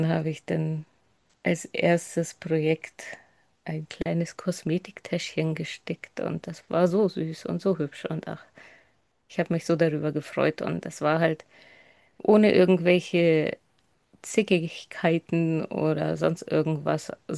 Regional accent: Bavaria, Germany; ich bin jetzt 38 Jahre alt, ich komme aus Bayern, in der Nähe von Regensburg

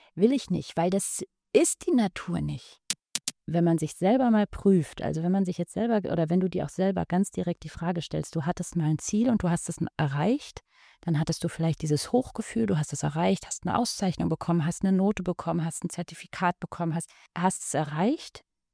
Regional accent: Berlin, Germany; also ich komme Berlin-Wedding, da finde ich so eine Weddinger Pflanze

